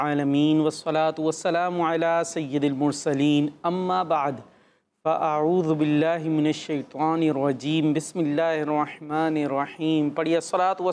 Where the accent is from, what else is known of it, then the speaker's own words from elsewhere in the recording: Karachi, Sindh, Pakistan; ہم کراچی والے ہیں، ہمارا الگ حساب کتاب ہوتا ہے تھوڑا سا